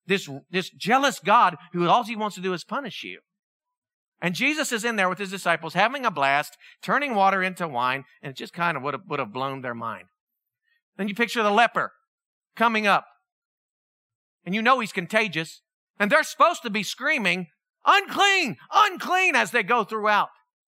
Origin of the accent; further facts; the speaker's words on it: Pennsylvania, United States; I grew up in Pennsylvania. We went up on a class trip.